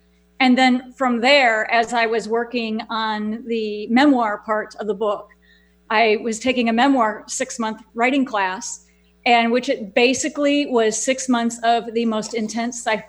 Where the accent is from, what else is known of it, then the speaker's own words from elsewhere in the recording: Houston, Texas, United States; We had in my hometown where I live here in Houston, we had a category 4 hurricane, 9 tornadoes, and a flood of epic proportions all within 72 hours.